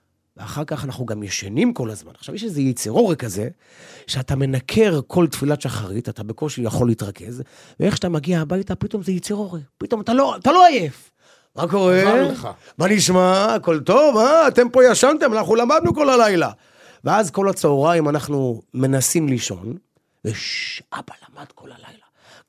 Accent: Bnei Brak, Tel Aviv District, Israel; born or raised there

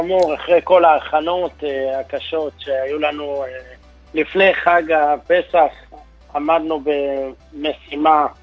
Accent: Jerusalem, Jerusalem District, Israel; אני יליד ירושלים, באמת, וגדלתי כל החיים שלי בירושלים הקדושה, קיבלתי חינוך מבית אבא ואמא, חינוך יהודי דתי

